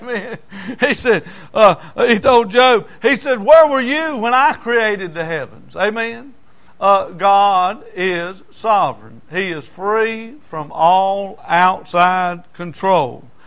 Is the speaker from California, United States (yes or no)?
no; Lancaster, South Carolina, United States; because I grew up in Lancaster, South Carolina, and went to school down there.